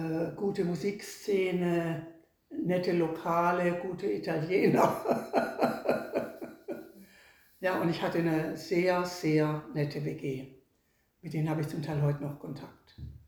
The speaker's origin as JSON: {"language": "German", "region": "Baden-Württemberg", "country": "Germany", "said": "Ich komme ja aus der Ecke, wo dann nebenan ist die Schweiz und nebenan ist Elsass und Frankreich."}